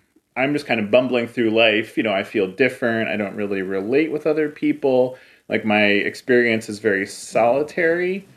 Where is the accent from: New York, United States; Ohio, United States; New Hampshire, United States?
Ohio, United States; Cleveland; You know, I grew up in Cleveland, in the post-steel, through the recession of the 80s.